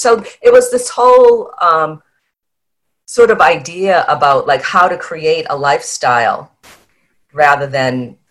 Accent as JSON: {"language": "English", "town": "Boston", "region": "Massachusetts", "country": "United States", "said": "I'm from Boston, so in Boston, the Northeast, you know, this very focused career path, climb the ladder"}